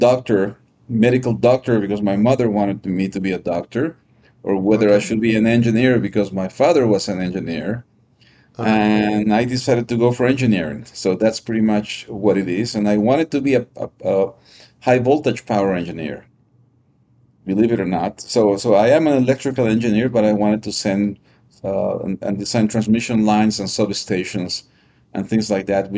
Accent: Lima, Peru; moved away as an adult; now in United States; Just I grew up in Lima, Peru.

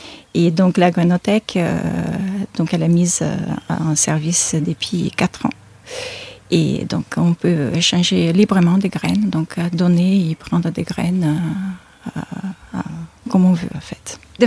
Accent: Brazil; Et j'ai continué dans l'exotisme, je suis brésilienne.

